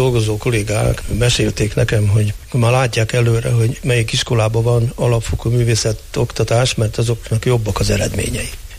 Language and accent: Hungarian; Hédervár, Győr-Moson-Sopron, Hungary; born there; aztán a szülőfalumban, Héderváron, ez Győr és Mosonmagyaróvár között